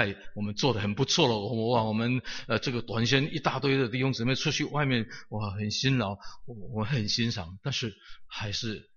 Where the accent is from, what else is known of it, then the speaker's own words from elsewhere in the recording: China; 其实我们中国人很厉害，我们早很早很早就讲到这样。